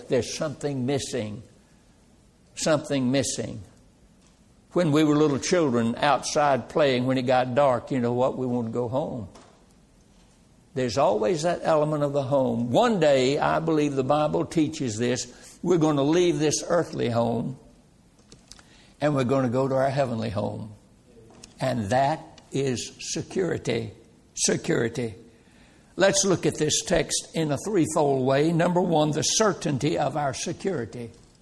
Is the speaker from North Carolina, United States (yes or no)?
yes; Roxboro, North Carolina, United States; I remember when I was a small child, I was raised in Roxboro, North Carolina. I was born on the wrong side of the tracks.